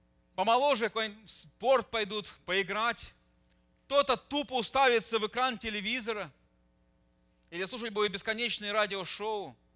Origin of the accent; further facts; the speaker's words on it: Siberia, Russia; now in Moscow, Russia; Я вырос в Сибири. Ну, вы, наверное, уже многие знаете, что я родом из Сибири. Туда моих дедов сослали за то, что они были верующими. Так что я сибиряк по рождению.